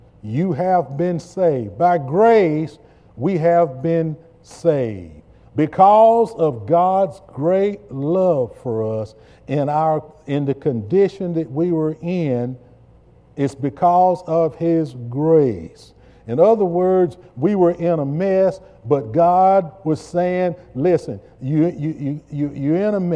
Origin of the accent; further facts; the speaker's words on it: South Carolina, United States; Yes, the United States of America is my home country. South Carolina is my home state.